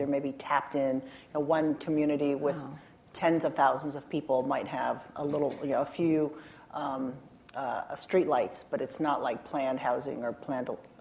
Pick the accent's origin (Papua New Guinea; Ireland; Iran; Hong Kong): Hong Kong; now in United States; So I'm from Hong Kong, and when we immigrated to the U.S., I'm not going to say when, but when we immigrated to the U.S.